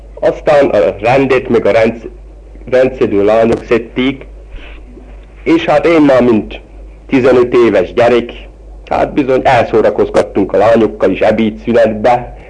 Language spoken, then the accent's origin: Hungarian; Zemianska Olča, Nitra Region, Slovakia; Nemesócsai lakos, 50 éves, születtem 1921-ben Nemesóc